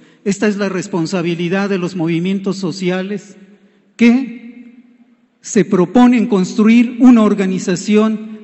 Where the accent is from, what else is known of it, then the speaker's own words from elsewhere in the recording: Mexico; No somos franceses ni somos rusos. Somos mexicanas y mexicanos.